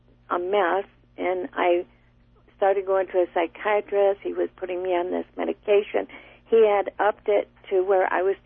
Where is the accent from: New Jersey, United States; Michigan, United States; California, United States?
Michigan, United States; I'm from Michigan.